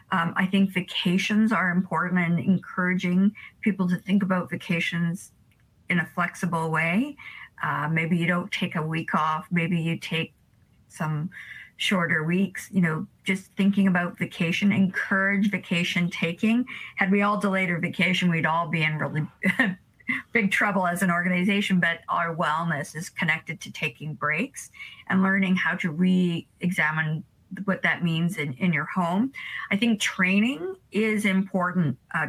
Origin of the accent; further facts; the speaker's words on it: Canada; I'm a Canadian.